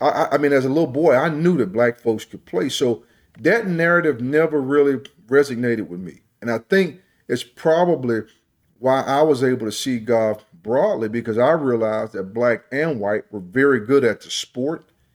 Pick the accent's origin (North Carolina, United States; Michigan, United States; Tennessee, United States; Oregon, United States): North Carolina, United States; Winston-Salem; Growing up in North Carolina, growing up in Winston-Salem, I was able to see what I call traditional PGA Tour events.